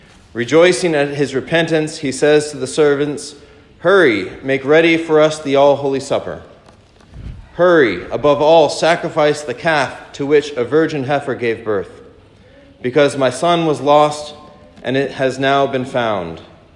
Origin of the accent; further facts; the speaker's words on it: Santa Barbara, California, United States; there's a priest that I grew up with in Santa Barbara